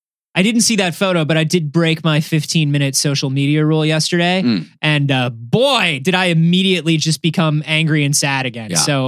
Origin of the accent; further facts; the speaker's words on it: Florida, United States; also born or lived in New York; there were a couple times growing up in Florida where like my neighborhood was basically shut down for a week due to a hurricane.